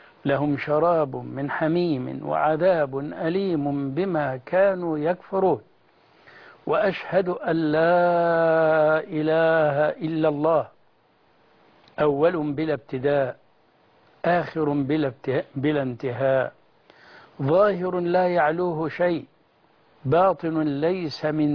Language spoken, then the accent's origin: Arabic; Egypt; اللهم احفظ بلدنا مصر